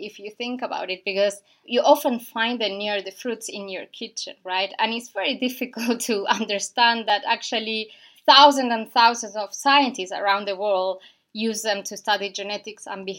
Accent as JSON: {"language": "English", "region": "Patagonia", "country": "Argentina", "said": "I'm from Argentina, from Patagonia, from the south of Argentina."}